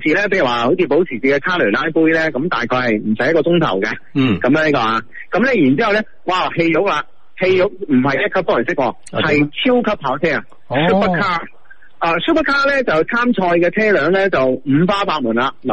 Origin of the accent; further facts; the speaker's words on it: China; 我哋中国人点样怕病？